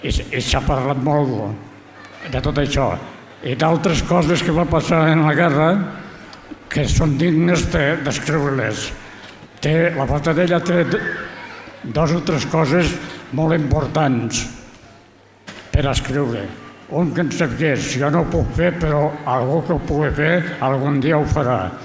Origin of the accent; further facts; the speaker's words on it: La Fatarella, Catalonia, Spain; soc de la Fatarella. Tinc 90 anys